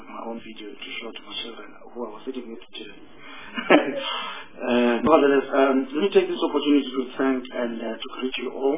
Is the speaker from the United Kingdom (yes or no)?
no; South Africa; I'm a South African.